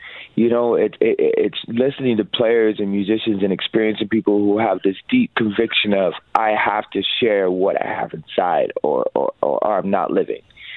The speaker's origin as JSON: {"language": "English", "town": "Haleiwa", "region": "Hawaii", "country": "United States", "tie": "born or raised there", "lives_now": "Pacific Northwest, United States", "said": "I grew up in Hawaii, so on the north shore of Oahu, a little town called Haleiwa. That's where I'm from. I recently moved out to Pacific Northwest about 2 years ago"}